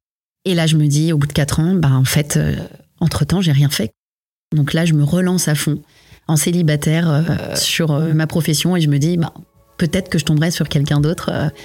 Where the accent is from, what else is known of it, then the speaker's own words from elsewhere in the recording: Réunion, France; also born or lived in Brittany / Toulouse / Paris / United States; je suis née en Bretagne, d'où mon prénom. Et j'ai grandi à La Réunion, j'ai fait ma primaire, mon collège là-bas. Et ensuite, j'ai vécu à Toulouse pour terminer à Paris.